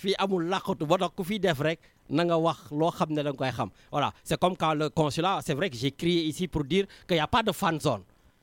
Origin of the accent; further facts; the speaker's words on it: Senegal; comme je suis un Sénégalais de la juridiction